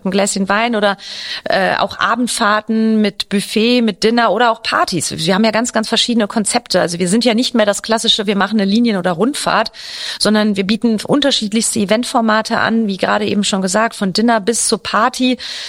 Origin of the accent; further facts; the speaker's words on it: Cologne, North Rhine-Westphalia, Germany; Ich fahre jeden Morgen aus dem Kölner Westen, also ich bin gebürtige Kölnerin